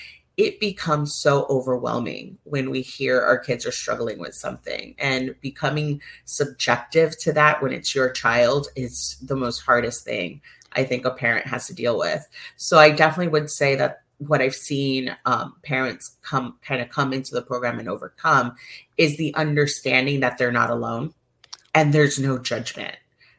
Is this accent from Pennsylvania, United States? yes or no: no; New York, United States; So I'm originally a New Yorker.